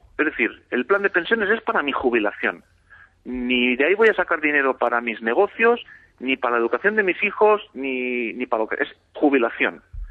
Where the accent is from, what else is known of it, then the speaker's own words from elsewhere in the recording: Spain; Como somos muy españoles